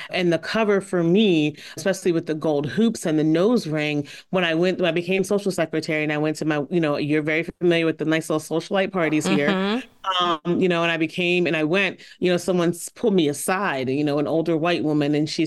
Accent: Philadelphia, Pennsylvania, United States; If people got to know me, I am very nice. I am from Philly. I will definitely fight.

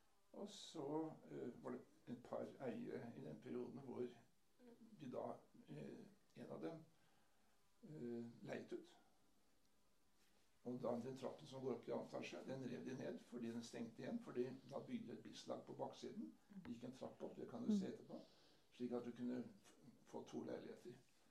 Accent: Oslo, Norway; jeg er fra Oslo. Min far også fra Oslo. Min bestefar kom fra Farsen.

